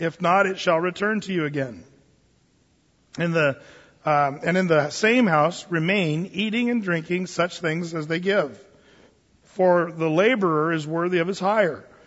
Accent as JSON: {"language": "English", "country": "United States", "said": "And as an American, you're like, okay, you can let go now."}